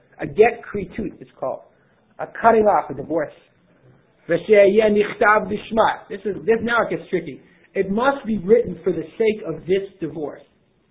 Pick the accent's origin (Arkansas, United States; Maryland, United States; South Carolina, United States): Maryland, United States; Silver Spring; I grew up in Silver Spring, Maryland, and the rabbi of our high school was the rabbi of the shul, Rabbi Einemer